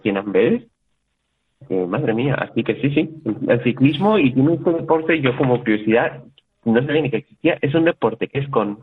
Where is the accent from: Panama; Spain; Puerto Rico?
Spain; Villava, Navarre; now in Antwerp, Belgium; digo, yo de Villava